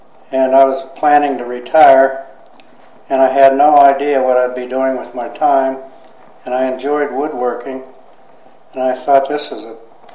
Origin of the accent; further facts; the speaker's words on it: Youngstown, Ohio, United States; born there; also born or lived in Girard, United States; No, I was born in June of 27 in Youngstown, Ohio.